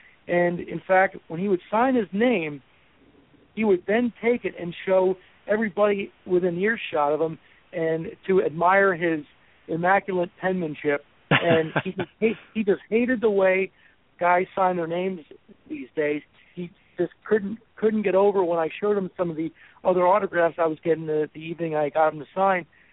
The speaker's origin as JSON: {"language": "English", "region": "Pennsylvania", "country": "United States", "tie": "born or raised there", "said": "I grew up in the Lehigh Valley area."}